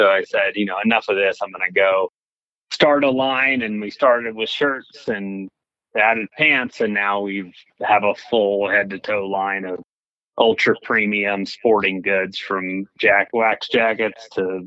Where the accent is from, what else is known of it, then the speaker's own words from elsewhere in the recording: Atlanta, Georgia, United States; Originally, I'm from Georgia, Atlanta, where I grew up hunting, fishing, camping, hiking, clays.